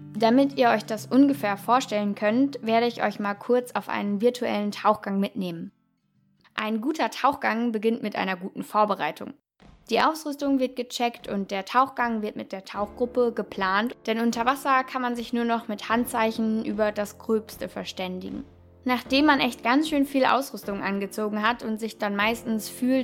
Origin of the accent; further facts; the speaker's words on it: Osnabrück, Lower Saxony, Germany; In meiner Heimatstadt Osnabrück